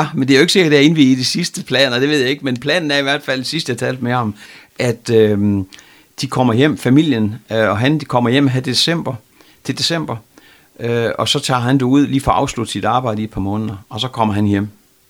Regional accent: North Denmark Region, Denmark; also born or lived in Hillerød; Nej, jeg kommer jo her fra Nordjylland

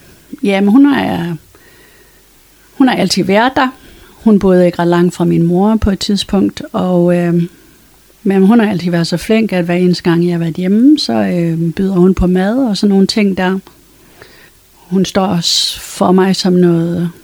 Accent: Frederikshavn, North Denmark Region, Denmark; jeg voksede op i Frederikshavn på Stenbakkevej. Med mange ture til Sverige også.

